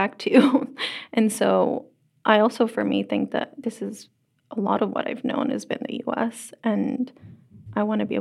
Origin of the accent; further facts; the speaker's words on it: Bolivia; now in United States; I am Bolivian, and I'm also American, and I belong to, and I deserve to be here, and this is my home